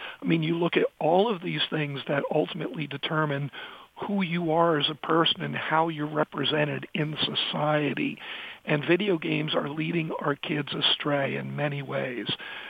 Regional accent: New York City, New York, United States; I'm from Manhattan, and, you know, in New York we have an expression

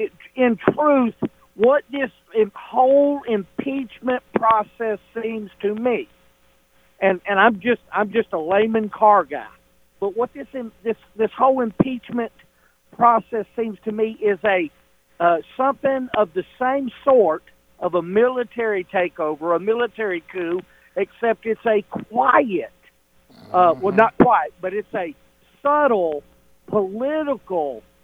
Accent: Mississippi, United States; I'm an American. I'm a Mississippian. I'm a conservative Methodist.

